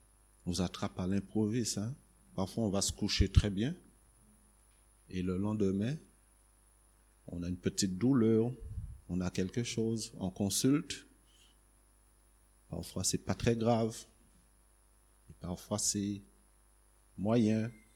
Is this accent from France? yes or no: yes; Le Moule, Guadeloupe, France; Vous savez, moi je suis Guadeloupéen, je viens du Moule.